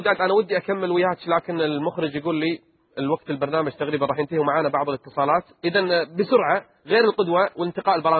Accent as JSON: {"language": "Arabic", "country": "Kuwait", "said": "تذكرون الفضائية اللي فتحت عندنا بالكويت في انتخابات مجلس الأمة"}